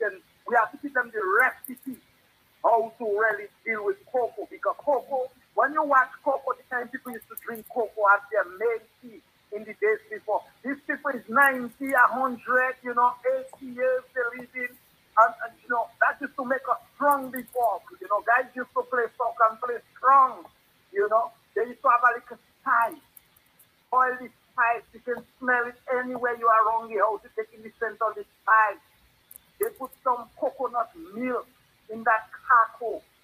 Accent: St. Joseph, Saint Joseph, Dominica; I'm from St. Joseph, and I'm glad to hear St. Joseph's name calling.

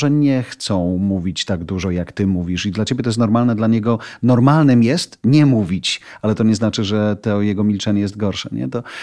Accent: Bielawa, Lower Silesian Voivodeship, Poland; Ja jestem swoją drogą z Bielawy, tak na wszelki wypadek. Dolny Śląsk w Polsce.

